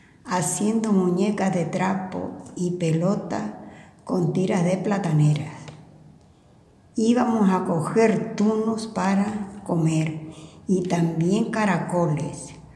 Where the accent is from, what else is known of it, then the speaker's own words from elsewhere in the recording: San Bartolomé de Tirajana, Canary Islands, Spain; Nací en San Bartolomé de Tirajana, en el sur, en un pueblo con pocos vecinos. Todos éramos como una familia. Mis padres plantaban tomateros. Vivíamos al lado de mis abuelos